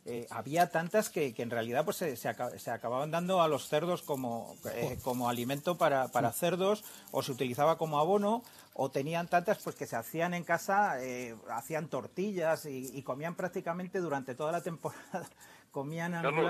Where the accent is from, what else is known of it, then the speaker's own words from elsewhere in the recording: Spain; en Europa los únicos que comemos angulas somos los españoles